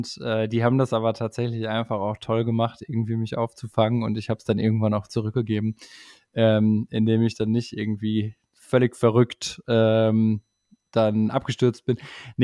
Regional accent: Gelsenkirchen, North Rhine-Westphalia, Germany; Ich bin aufgewachsen in Bulmke-Höhlen, in so Straßenzügen, die irgendwie, würde ich sagen, sehr mittelschichtig waren, in der Nähe vom Bulmker Park

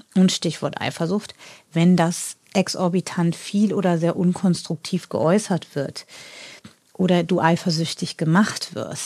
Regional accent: North Germany, Germany; ich komme ja so aus dem Norden, immer so eine norddeutsche Straße vor.

